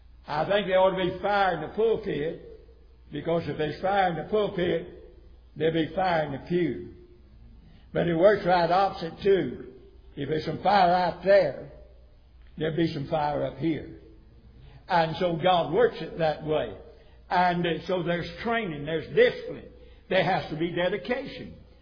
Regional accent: United States; Now, I was born in America, but this is not my country. It's the one I live in. It's the one that I was raised in.

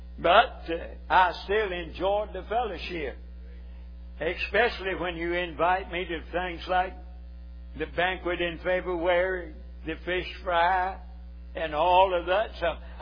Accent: the South, United States; And again, I'm from the South, and I believe that fatted calf will be so tender

